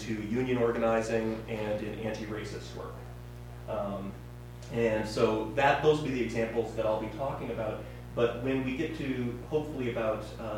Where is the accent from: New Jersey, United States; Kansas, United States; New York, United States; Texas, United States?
Kansas, United States; You know, I grew up in Kansas partly